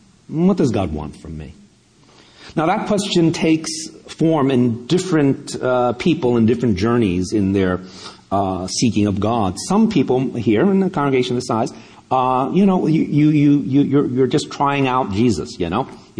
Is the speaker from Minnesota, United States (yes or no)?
no; New York, United States; now in Millbrae, United States; but I'm from Millbrae, actually, so, you know, I could joke about that. How many of you are from San Mateo? Okay, a few back there. Okay, I'll tell you, I'm a native New Yorker. I lived in New York for 21 years